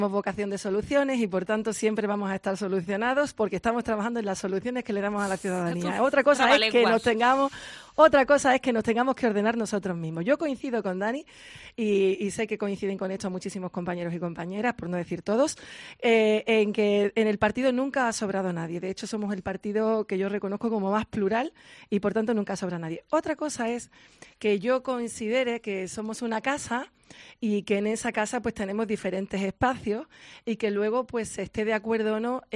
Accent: Andalusia, Spain

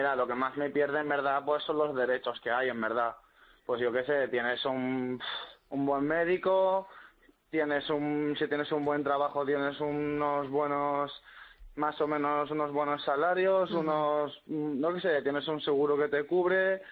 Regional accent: Larache, Tanger-Tetouan-Al Hoceima, Morocco; moved away as an adult; now in Castellón, Spain; Sí, yo soy de Marruecos, sí, yo soy de Larache.

